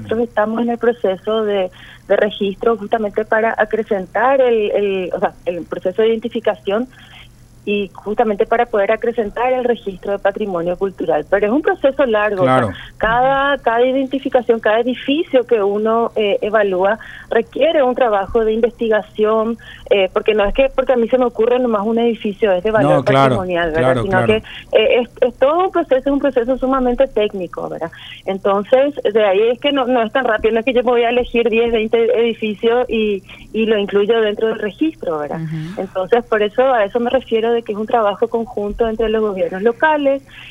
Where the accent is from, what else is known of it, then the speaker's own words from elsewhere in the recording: Paraguay; nosotros como paraguayos